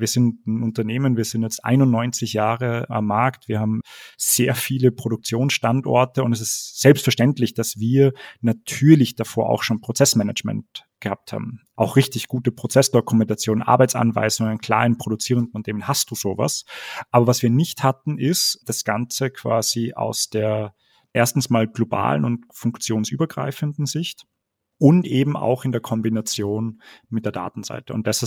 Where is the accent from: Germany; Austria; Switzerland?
Austria; In Österreich, wir sind ja beide Österreicher, kennt man es vielleicht